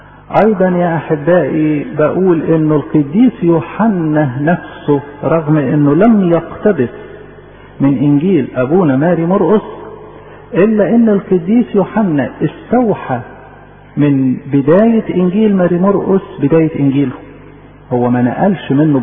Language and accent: Arabic; Egypt; إحنا كمصريين بنشعر إنه لينا انتماء خاص لإنجيل ماري مرقس